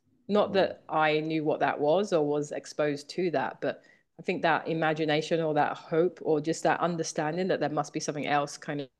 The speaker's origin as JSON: {"language": "English", "town": "Thamesmead", "region": "London", "country": "United Kingdom", "tie": "born or raised there", "said": "I grew up in Southeast London. I grew up in a place called Thamesmead. So if anyone's seen Clockwork Orange or The Misfits or a bunch of car commercials, it's a very like brutalist council estate"}